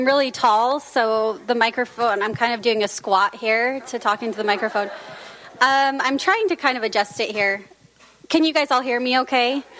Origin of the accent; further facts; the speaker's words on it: Salt Lake City, Utah, United States; now in Washington, United States; I am not from Washington. I'm actually from Utah. I just came here from Salt Lake City about a month ago, and I felt very welcome here in Washington, so thank you very much.